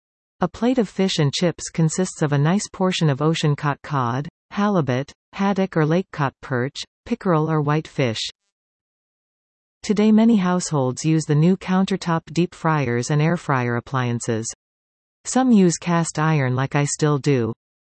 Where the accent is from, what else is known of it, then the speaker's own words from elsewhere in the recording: Hespeler, Ontario, Canada; Growing up in Hespler, on Forbes Street, in the 50s, my brother Ralph and I had to run a lot of errands on foot.